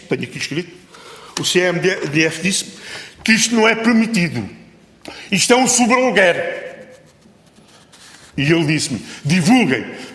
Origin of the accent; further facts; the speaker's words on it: Barreiro, Setúbal, Portugal; Eu sou do Barreiro. Vem para a minha terra, formou ali família, trabalha ali na minha terra.